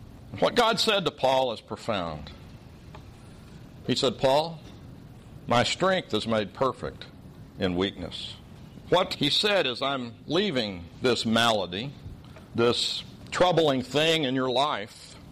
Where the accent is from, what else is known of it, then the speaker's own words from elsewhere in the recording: Oklahoma, United States; If my home state of Oklahoma were full of Hebrew or Semitic language speaking peoples, it would probably be known as Edom because it's red.